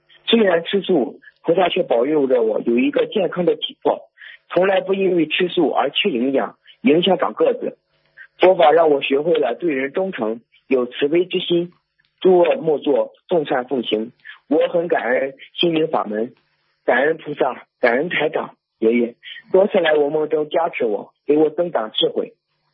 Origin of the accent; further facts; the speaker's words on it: Shandong, China; 我来自山东，今年15岁，是一名马上进入高一的学生。